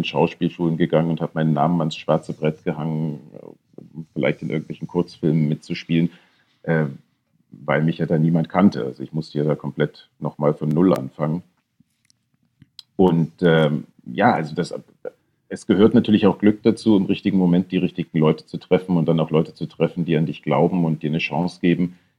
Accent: East Germany, Germany; Ich bin ja in der DDR aufgewachsen

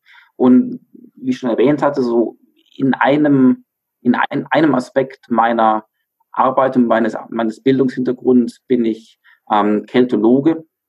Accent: Bavaria, Germany; born there; bin auch tatsächlich gebürtiger Bayer und jetzt im Alpenvorland wieder ansässig, nachdem ich zwischendurch 10 Jahre fast im Ausland war.

